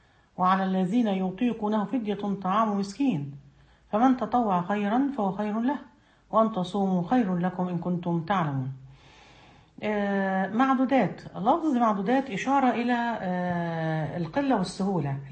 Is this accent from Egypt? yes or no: yes; Egypt; لأنه مثلا إحنا في مصر، خلينا في بلدنا